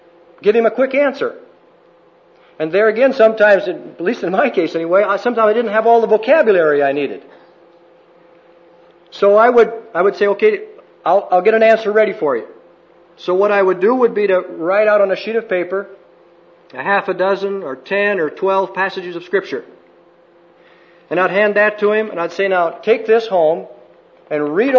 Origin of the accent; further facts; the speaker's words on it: United States; now in Brazil; My opinion as an American in Brazil is not worth much, unless I can document it with chapter and verse.